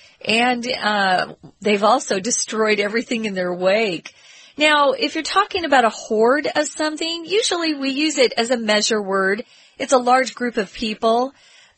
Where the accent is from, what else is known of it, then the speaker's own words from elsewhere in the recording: Arizona, United States; We have lots of ants where I grew up in Arizona for some reason.